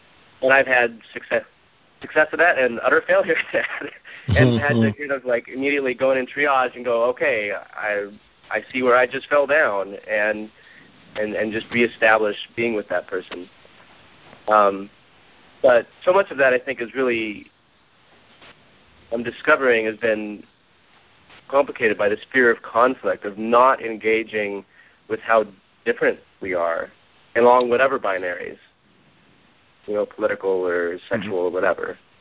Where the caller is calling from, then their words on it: Portland, Oregon, United States; I'm calling from Portland, Oregon.